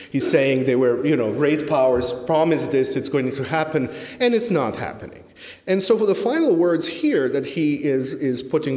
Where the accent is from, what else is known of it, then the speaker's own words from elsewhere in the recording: Serbia; I come from Serbia. I used to work on developing capacity for national prosecutions there.